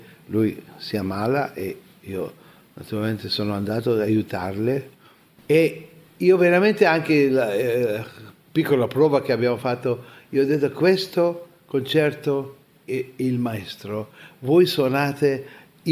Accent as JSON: {"language": "Italian", "country": "India", "second_language": "Italian", "said": "Però io, come indiano in Pakistan, sono sicuramente benvenuto da parte loro, non c'è problema."}